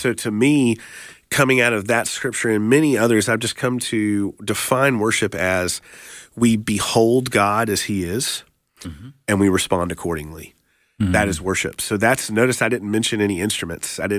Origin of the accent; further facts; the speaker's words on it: Apex, North Carolina, United States; I'm originally from Apex, North Carolina. Go Cougars, class of 2009. Ended up in Memphis, Tennessee at Visible Music College for my bachelor's degree.